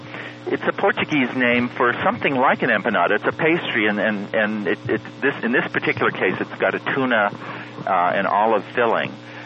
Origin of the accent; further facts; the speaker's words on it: Shanghai, China; Yeah, it was my home.